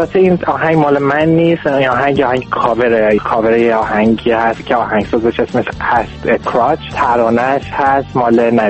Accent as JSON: {"language": "Persian", "town": "Urmia", "region": "West Azerbaijan", "country": "Iran", "tie": "born there", "moved": "as an adult", "lives_now": "Tehran, Iran", "said": "اصالتاً متولد ارومیه هستم. وقتی که وارد دانشگاه شدم موو کردم اومدم تهران. نزدیک 5 6 سال از زندگی من قبل از اینکه بیام اینجا تهران بودم."}